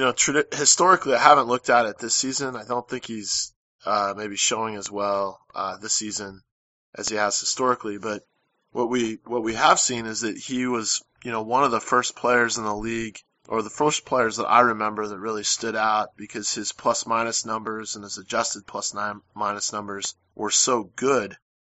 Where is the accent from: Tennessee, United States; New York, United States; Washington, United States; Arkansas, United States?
Washington, United States; Seattle; this is very different than kind of what I grew up watching in Seattle, or what we grew up watching in Seattle.